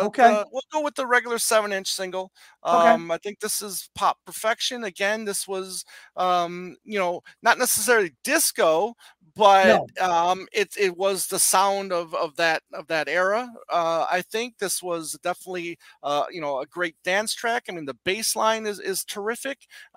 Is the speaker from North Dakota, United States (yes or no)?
no; Michigan, United States; showing the band being at the Big Tire in my hometown of Michigan, I-94. We get the Big Tire, which inside is a Ferris wheel.